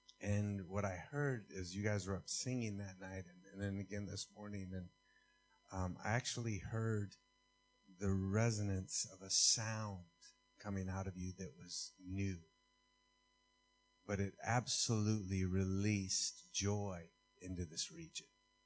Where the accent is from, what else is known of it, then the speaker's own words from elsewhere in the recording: Illinois, United States; now in Hawaii, United States; I'm not from Hawaii. I'm not Hawaiian. I'm actually from closer to Chicago. So, you know. But we wound up in Hawaii about 10 years ago